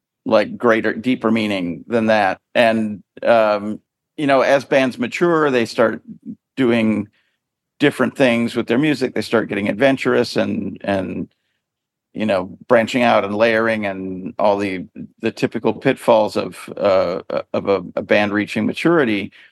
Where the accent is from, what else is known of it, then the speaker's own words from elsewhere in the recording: United States; I'm American. I've spent most of my productive life in America.